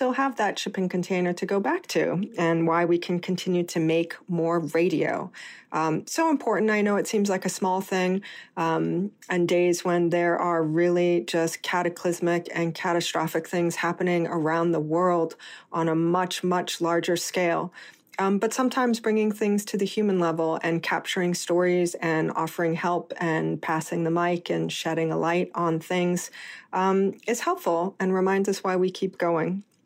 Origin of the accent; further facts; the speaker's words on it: New York, United States; Being a New Yorker, I live in Chelsea. My apartment is very small.